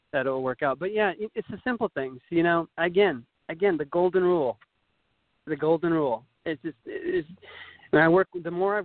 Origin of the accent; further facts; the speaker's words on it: Minnesota, United States; born there; I was born in Minnesota in a very small town, less than 1,000 people. My first job was when I was 8 years old on the farm.